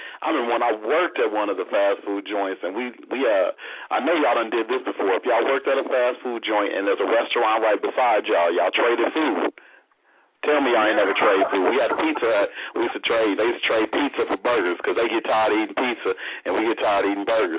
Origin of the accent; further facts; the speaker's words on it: Detroit, Michigan, United States; I'm from Detroit, so I was looking at the Detroit Free Press online